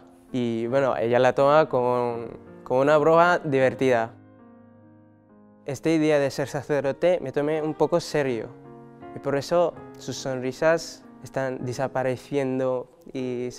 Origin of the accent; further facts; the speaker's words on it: Davao, Davao Region, Philippines; Spanish is a second language; soy de Filipinas, de la Arquidiócesis de Davao.